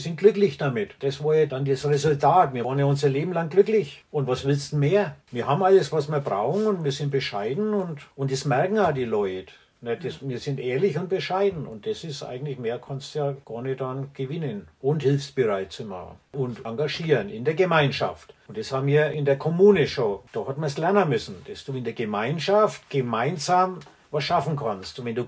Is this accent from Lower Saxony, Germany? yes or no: no; Bavaria, Germany; dass wir sind ja aus der Oberpfalz, der Umzug